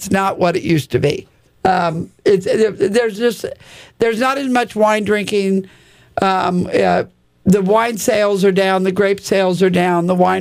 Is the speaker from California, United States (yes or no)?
yes; California, United States; I grew up on the Central Coast, not in Paso Robles. Grew up in the Central Coast, went to high school on the Central Coast.